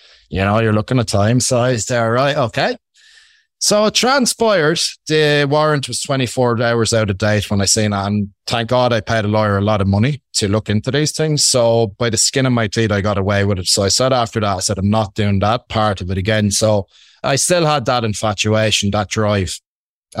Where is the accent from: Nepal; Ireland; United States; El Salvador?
Ireland; accent: Irish; I'm Irish. I hope you can get that from my Irish accent.